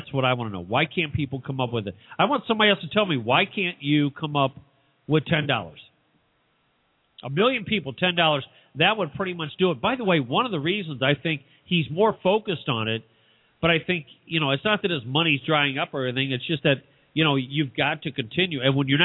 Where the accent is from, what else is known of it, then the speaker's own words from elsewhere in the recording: St. Louis, Missouri, United States; I came from St. Louis and farmland you have to drive a long ways to get to.